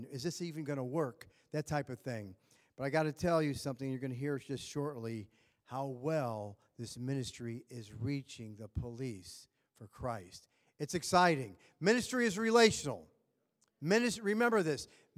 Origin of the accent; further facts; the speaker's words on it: Chicago, Illinois, United States; I grew up in Chicago, and so we know cold.